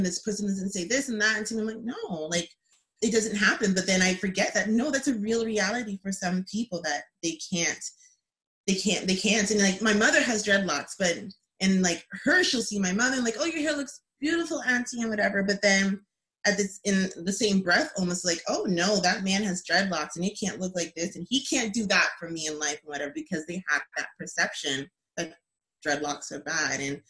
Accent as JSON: {"language": "English", "town": "Kingston", "country": "Canada", "tie": "born or raised there", "said": "I grew up in a small town, well, a smaller city, I should say. I grew up in Kingston, so mostly white people."}